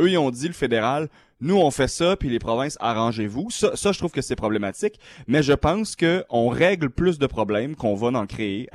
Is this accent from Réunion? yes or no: no; Gatineau, Quebec, Canada; Moi, ça me fait penser, j'ai grandi à Gatineau